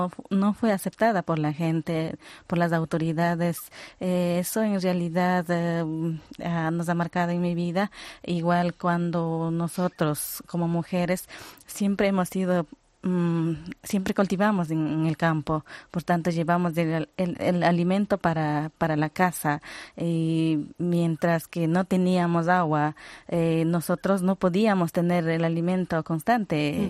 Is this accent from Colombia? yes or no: no; Palmira, Chimborazo, Ecuador; vengo de Ecuador, de la provincia de Chimborazo, de la parroquia de Palmira, antes conocido como Desierto de Palmira.